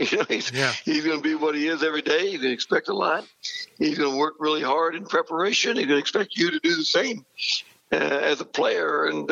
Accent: Silver Lake, Kansas, United States; Yeah, kind of three brothers that still live in that area, and all the nephews and nieces, and it was an ideal, you know, growing up opportunity.

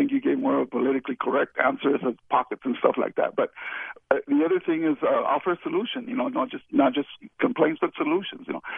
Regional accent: El Paso, Texas, United States; Well, I was born and raised here for over 60 years now.

